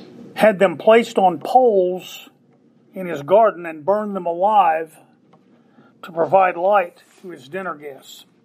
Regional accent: Oklahoma, United States; They looked like mountains to me. I'm from Oklahoma.

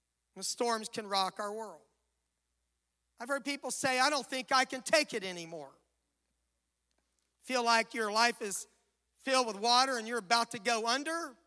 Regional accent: Florida, United States; Some of you know that I was raised in South Florida

